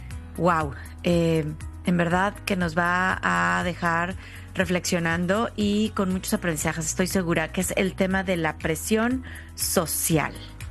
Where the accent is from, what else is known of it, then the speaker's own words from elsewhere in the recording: Mexico; O sea, soy mexicana, me gusta la comida spicy, picosa